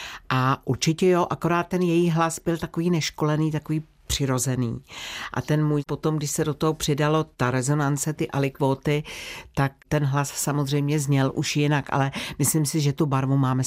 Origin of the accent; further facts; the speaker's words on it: Medlešice, Pardubice Region, Czechia; Tak je to moje rodiště, prožila jsem tam v podstatě dětství